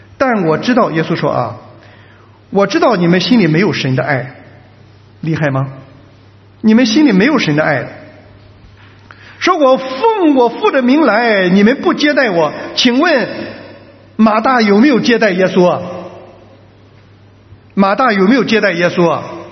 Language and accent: Chinese; China